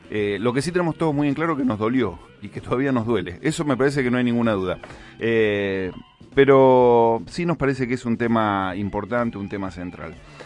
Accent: La Plata, Buenos Aires Province, Argentina; nosotros, que somos platenses, que vivimos en La Plata

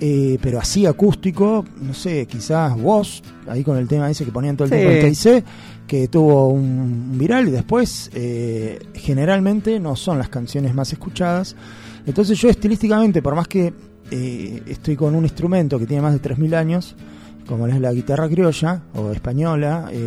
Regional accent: La Plata, Buenos Aires Province, Argentina; Yo de Jamaica no soy, yo vivo acá, soy acá de La Plata.

